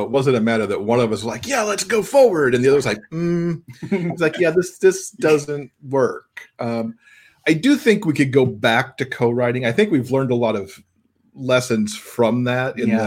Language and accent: English; Michigan, United States; I grew up in Michigan, so hockey very much in my blood too